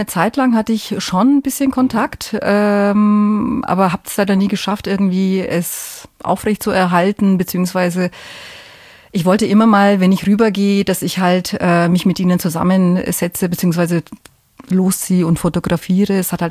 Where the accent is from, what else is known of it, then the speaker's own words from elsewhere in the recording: Nuremberg, Bavaria, Germany; Ich bin Fränkin.